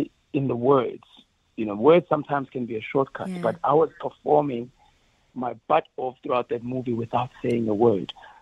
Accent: Ladysmith, KwaZulu-Natal, South Africa; so much soul in the way I grew up in Ladysmith, my grandmother, my kaya, elokshini, and a bit of the burbs

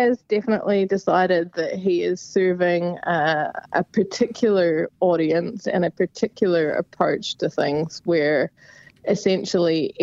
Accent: New Zealand; it's my view as a New Zealander

